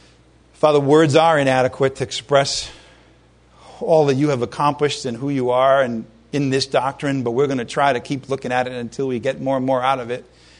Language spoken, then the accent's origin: English; Providence, Rhode Island, United States; I'm Irish. What can I do? All right. From Providence, no less. Providence, Rhode Island. Good place to be from.